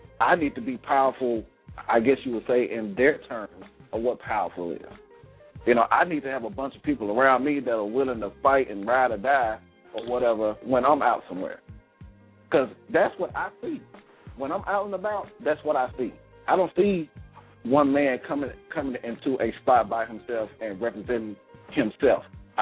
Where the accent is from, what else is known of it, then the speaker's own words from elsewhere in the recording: Columbus, Mississippi, United States; even in my hometown, Columbus, Mississippi was like ranked as one of the places you would not want to go to last year